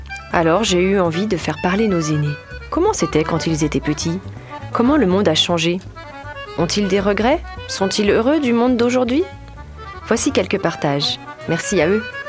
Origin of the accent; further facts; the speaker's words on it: Auvergne-Rhône-Alpes, France; J'ai grandi en Bauges et j'ai l'impression que les choses ont bien changé.